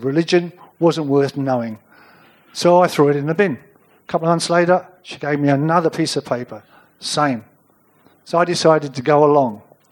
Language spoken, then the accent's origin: English; London, United Kingdom; I grew up in bliss because I was so ignorant growing up in London.